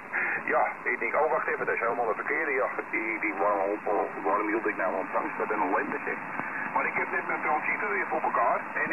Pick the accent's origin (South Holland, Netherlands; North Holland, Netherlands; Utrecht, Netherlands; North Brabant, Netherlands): North Holland, Netherlands; Amsterdam; also born or lived in Groningen; En ik ben in Groningen geboren, alleen ik ben getogen in Amsterdam, en dat hoor je waarschijnlijk, of niet?